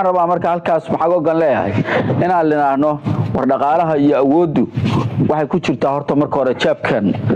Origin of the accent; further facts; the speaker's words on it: Galmudug, Somalia; Waxaan rabnaa annagu waxaan nahay Soomaali, masna waxaan nahay reer Galmudug, masna waxaan nahay reer Mudug.